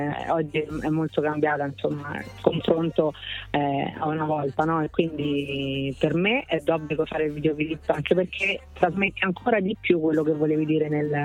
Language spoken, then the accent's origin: Italian; Rome, Lazio, Italy; Io vengo da Roma.